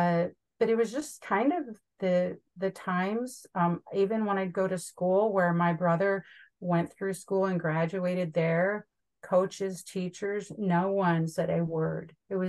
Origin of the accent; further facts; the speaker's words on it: Savanna, Illinois, United States; also born or lived in Utah; I was born and raised most of my life in Savannah, Illinois, a little river town just south of Galena.